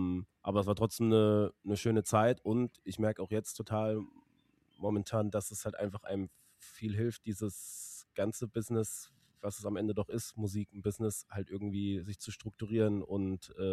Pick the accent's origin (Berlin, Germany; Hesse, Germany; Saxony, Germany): Hesse, Germany; Frankfurt; ich komme aus Frankfurt, die anderen Jungs so aus der Region, teilweise noch ein bisschen aus der Heimat in Rheinland-Pfalz.